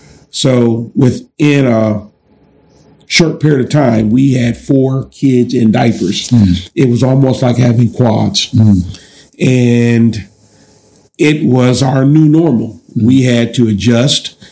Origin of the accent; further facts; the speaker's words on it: Columbus, Ohio, United States; we grew up on the Near East Side of Columbus until my father built a house out in what we called the Boondocks at that particular time.